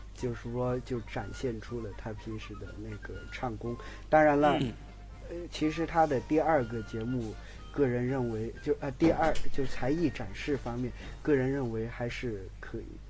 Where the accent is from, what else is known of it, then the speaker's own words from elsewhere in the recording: Guangdong, China; 一出来就说我家乡话啊，广东娃啊，让我有点想家了